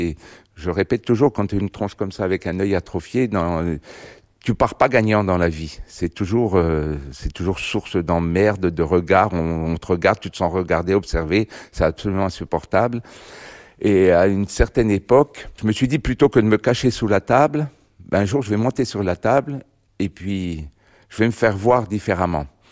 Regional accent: Sainte-Colombe-sur-Seine, Bourgogne-Franche-Comté, France; born there; Je suis né à Sainte-Colombe-sur-Seine, j'ai jamais vécu en ville

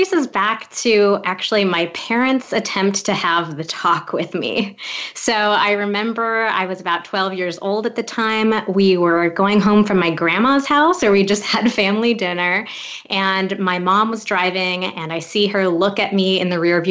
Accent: California, United States; I grew up in California, so it was pretty liberal

